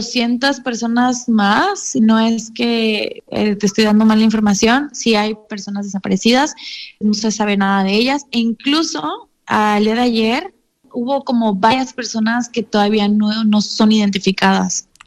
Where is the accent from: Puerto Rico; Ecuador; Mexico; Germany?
Mexico; yo soy de México